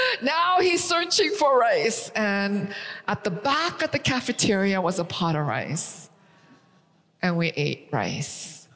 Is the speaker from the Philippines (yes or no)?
no; Canada; I am Korean. I'm Korean American. I grew up in Canada